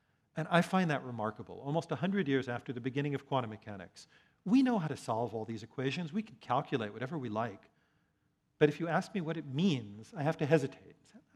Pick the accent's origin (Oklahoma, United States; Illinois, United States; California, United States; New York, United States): New York, United States; I grew up in New York, and as kids, we used to spend our spare time trying to cheat tourists out of their money